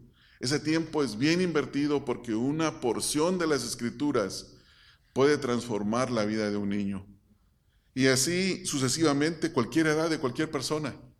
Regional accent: Mexico; yo puedo hablar de México, que es el país de donde yo vengo

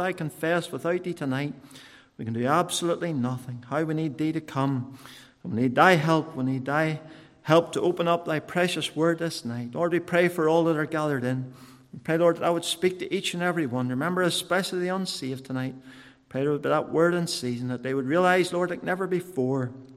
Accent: Newtownards, Northern Ireland, United Kingdom; born there; I was born in Newtownards, the youngest of three. I had two older sisters, and we lived even on a farm.

